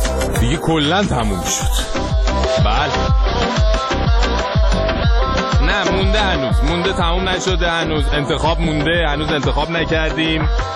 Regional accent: Iran; ما ایرانی هستیم

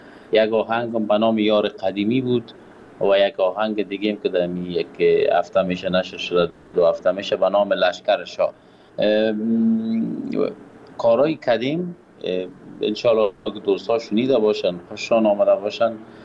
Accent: Kabul, Afghanistan; now in Pakistan; از وطن فرار هستم، از وطن دور هستم، دور از کابل جان هستیم، دور از افغانستان هستیم، دلتنگم و آب و هوا آمدیم. فعلا پاکستان هستم

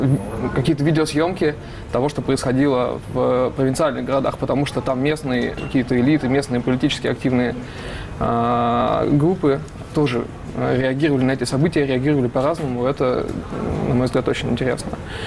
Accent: Siberia, Russia; Да, я тоже из Сибири.

